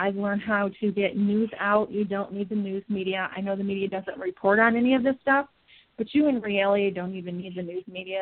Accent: Michigan, United States; I had to relocate back to my home state of Michigan.

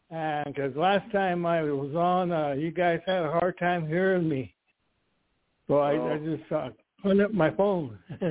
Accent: New Mexico, United States; I'm from New Mexico.

